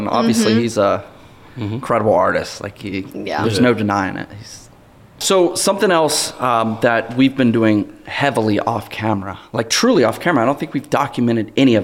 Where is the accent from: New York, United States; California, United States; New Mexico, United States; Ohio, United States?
Ohio, United States; And then once he found out I was born and raised in Ohio, like, that's what it took.